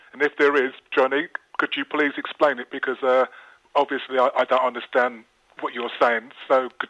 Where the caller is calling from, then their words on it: Cordoba, Andalusia, Spain; from Cordoba.